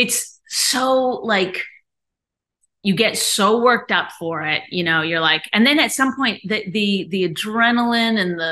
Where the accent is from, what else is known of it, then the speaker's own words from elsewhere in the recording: Canada; we're Canadian comics. We're not paying anyone for jokes.